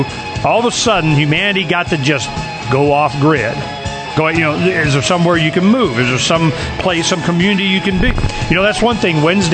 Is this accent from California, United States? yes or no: no; Florida, United States; I grew up in Florida. I used to go out into the Keys and swim around with sharks.